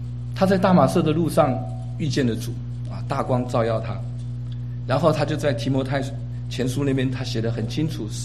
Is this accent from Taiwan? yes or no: yes; Taiwan; born there; 我是在台湾出生的纯种四川人，那我的父母亲啊，在49年的时候啊，跟着国民党政府就啊去了台湾